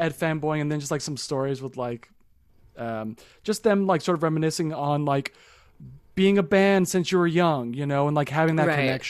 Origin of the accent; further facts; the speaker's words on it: United Kingdom; Well, especially being British, you know.